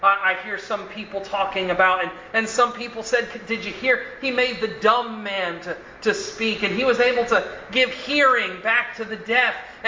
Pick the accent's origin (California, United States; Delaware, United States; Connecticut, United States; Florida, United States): Florida, United States; also born or lived in Texas; I grew up in Central Florida and graduated from high school here. And then I moved out to Texas.